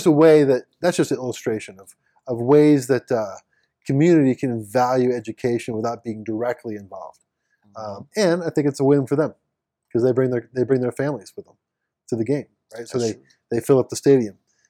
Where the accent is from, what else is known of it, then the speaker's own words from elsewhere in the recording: St. Louis, Missouri, United States; I'm a St. Louis guy, so I'm from St. Louis.